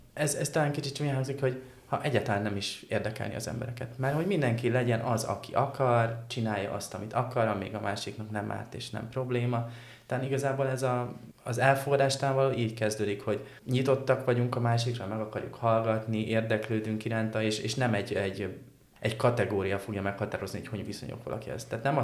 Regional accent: Fürged, Tolna, Hungary; moved away as an adult; Én egy nagyon kicsi faluból származom, és igazából nekem az egy jelentős változás volt, hogy eljöttem Pécsre egyetemre.

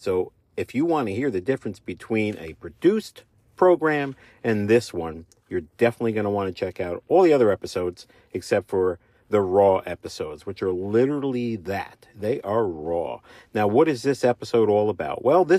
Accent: New Jersey, United States; I'm from Jersey, as they say. Apparently, that's how I'm supposed to say it when I talk.

